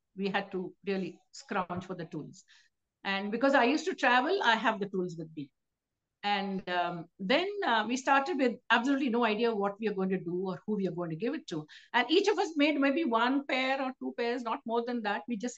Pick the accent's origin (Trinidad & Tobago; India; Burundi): India; Saisha; from Saisha, India.